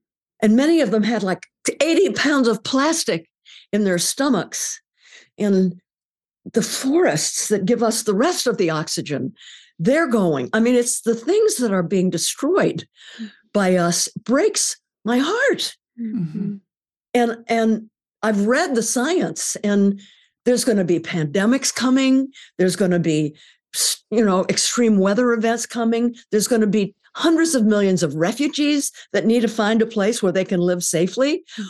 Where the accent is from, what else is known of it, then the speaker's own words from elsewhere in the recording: California, United States; I grew up in California in the 40s, and there was never any smog.